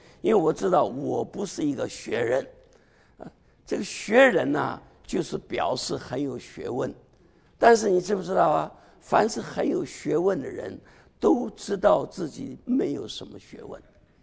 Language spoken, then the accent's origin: Chinese; China; 我是中国人，因为我是个中国人嘛